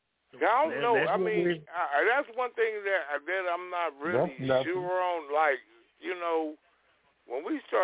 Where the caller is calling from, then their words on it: Germany; I was calling from Germany.